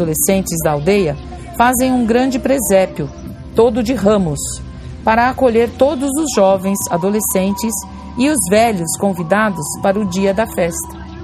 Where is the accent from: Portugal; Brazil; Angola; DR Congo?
DR Congo; vou relatar o que acontece na aldeia onde nasci e cresci, na República Democrática do Congo